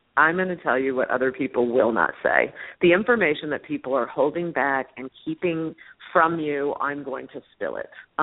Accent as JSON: {"language": "English", "town": "Flint", "region": "Michigan", "country": "United States", "tie": "born there", "said": "I mean, I was born in Flint, Michigan, and believed that I made enough"}